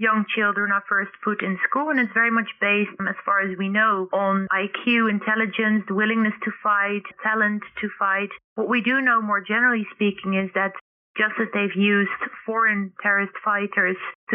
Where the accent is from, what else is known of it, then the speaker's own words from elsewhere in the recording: Netherlands; English is a second language; anything but my home country in the Netherlands